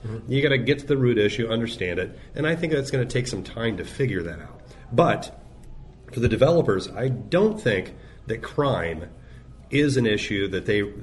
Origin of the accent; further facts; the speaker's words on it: Chicago, Illinois, United States; I'm from Chicago.